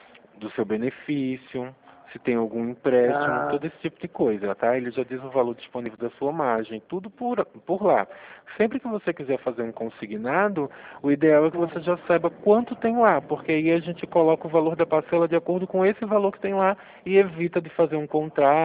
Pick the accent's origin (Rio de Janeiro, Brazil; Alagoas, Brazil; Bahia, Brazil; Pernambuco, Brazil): Pernambuco, Brazil; now in Rio Claro, Brazil; eu falo da cidade de Rio Claro, interior de São Paulo. Eu sou de Pernambuco, mas moro aqui, em São Paulo.